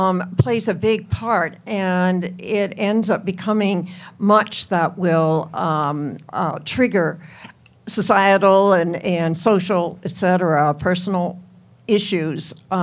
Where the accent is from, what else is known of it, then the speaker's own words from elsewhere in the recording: Erie, Pennsylvania, United States; I'm from Erie, Pennsylvania. And it's a city that I'm appreciating very much, that NPR is highlighting as a very changed city politically.